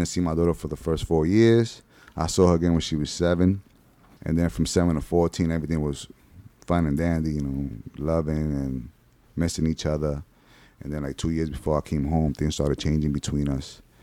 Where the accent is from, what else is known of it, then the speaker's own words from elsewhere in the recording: New York, United States; and I'm from New York.